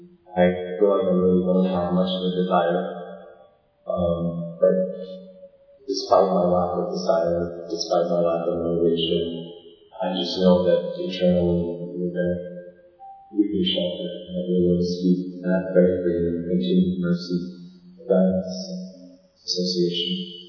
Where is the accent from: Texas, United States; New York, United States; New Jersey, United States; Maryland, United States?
Texas, United States; Houston; Growing up in Sunday school, the thing that used to be where this new temple is, to now and I'm grateful to all of you here in the Houston community.